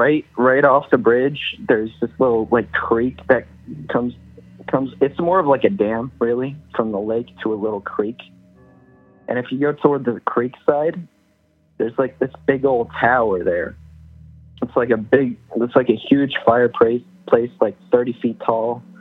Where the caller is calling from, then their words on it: Lakeland, Florida, United States; from Lakeland, Florida.